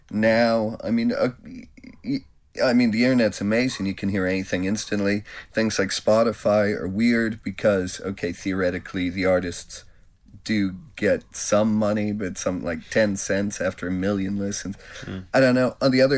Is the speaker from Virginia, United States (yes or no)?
no; Wyoming, United States; when I was growing up in Wyoming in isolation, and I couldn't hear music. We had one radio station, which played country